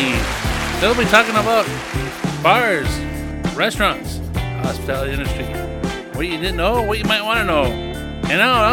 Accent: Minnesota, United States; It's made right down by my hometown.

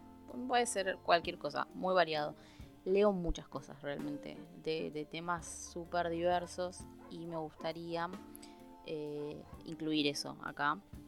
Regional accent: Buenos Aires Province, Argentina; Y aclaro que no soy porteña, soy de provincia, pero el acento o esta manera de hablar tan se ha extendido por toda la provincia, creo.

